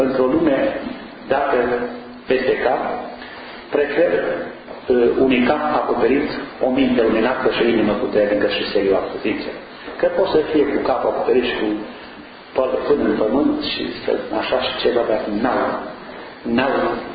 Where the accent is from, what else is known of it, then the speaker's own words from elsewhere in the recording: Ibănești, Mureș County, Romania; născut din părinți ortodoxi români, mie în sută, din comuna Ibănești, pe Valea Gurghiului. Pe Valea Gurghiului este o vale foarte frumoasă. O comună mare de tot